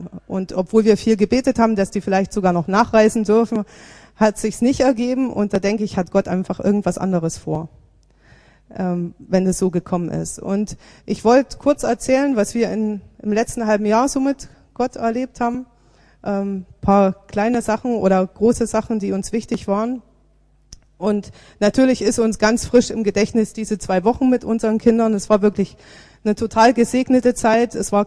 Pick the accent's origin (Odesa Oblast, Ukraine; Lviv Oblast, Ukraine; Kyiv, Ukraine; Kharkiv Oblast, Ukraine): Odesa Oblast, Ukraine; Odesa; Also wir kommen ja aus Odessa, für die, die uns nicht kennen, aus der Ukraine.